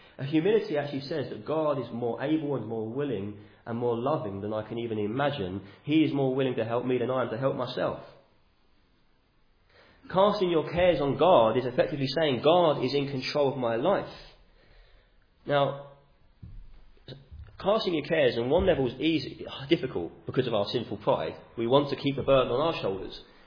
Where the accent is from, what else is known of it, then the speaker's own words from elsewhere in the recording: United Kingdom; We're British, aren't we? We just carry on.